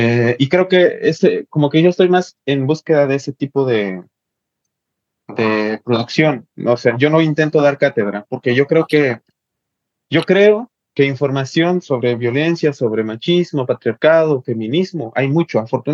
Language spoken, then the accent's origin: Spanish; Chiapas, Mexico; pero yo hablo de Chiapas siempre porque es el lugar de donde vengo.